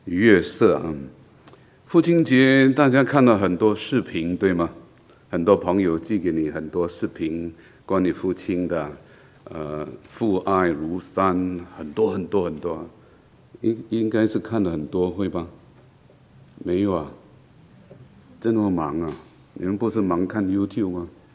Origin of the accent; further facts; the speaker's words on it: China; 那我们中国人呢，劳动节就不讲它了，美国人也不讲它。